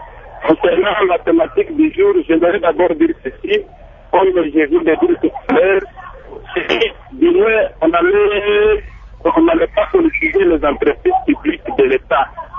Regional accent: DR Congo; ici chez nous au Congo

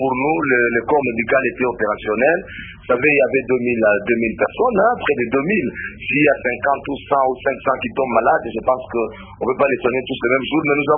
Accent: DR Congo; Moi, je ne suis pas belge. Je suis congolais des pères et des mères.

